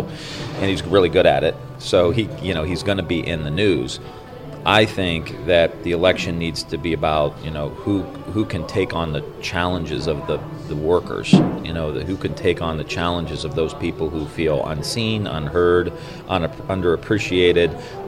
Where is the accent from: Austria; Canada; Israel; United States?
United States; Youngstown, Ohio; I'm not from Silicon Valley. I'm not from New York City. I'm not from Boston. I'm from Youngstown, Ohio.